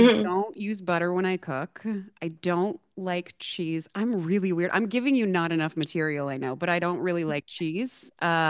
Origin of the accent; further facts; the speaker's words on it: California, United States; So it's not, I'm too Californian.